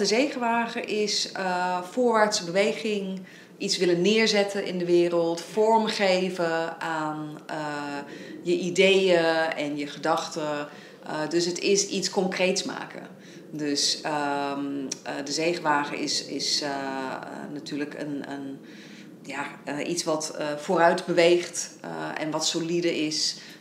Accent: England, United Kingdom; now in Netherlands; en ik ben in Engeland opgegroeid.

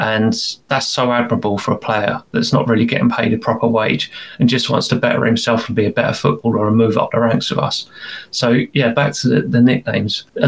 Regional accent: England, United Kingdom; now in Thailand; And it'll be that as well with us being English and trying not to force too many things upon a Thai club.

